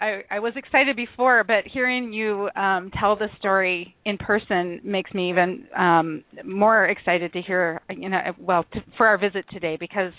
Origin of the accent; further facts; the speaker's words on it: United States; well, I'm American